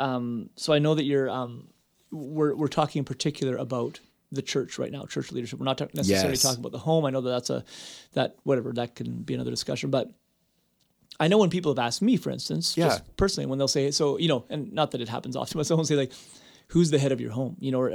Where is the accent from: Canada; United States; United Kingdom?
Canada; I feel like I'm very Canadian